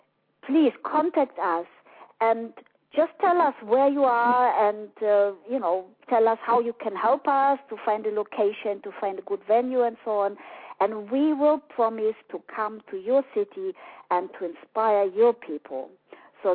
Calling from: Germany; sometimes it's more difficult to call in from the States than it is to call from abroad, like I am calling from Germany.

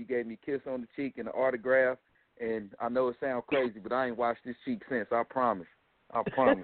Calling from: St. Louis, Missouri, United States; I'm calling from St. Louis.

